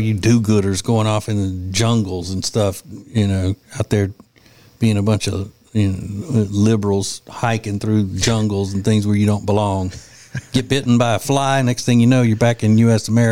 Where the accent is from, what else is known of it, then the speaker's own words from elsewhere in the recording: Winfield, Louisiana, United States; where I grew up in Winfield, Louisiana.